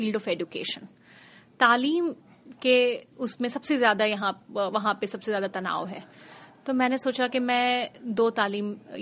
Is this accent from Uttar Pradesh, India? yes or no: no; Mumbai, Maharashtra, India; मैं मुंबई से हूँ, मैं इंडियन हूँ।